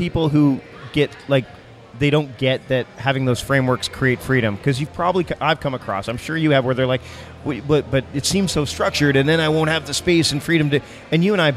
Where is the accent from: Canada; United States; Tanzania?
Canada; Like, I don't have a Spanish accent. Uh-huh. As Canadian as they come.